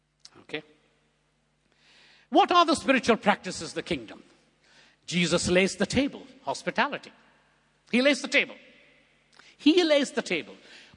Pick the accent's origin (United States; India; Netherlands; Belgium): India; You know, I come from India, and we have long epics